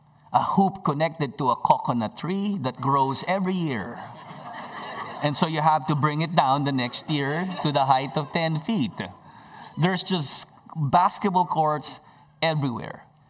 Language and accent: English; Philippines; I don't know about you, but as a Filipino, I love basketball.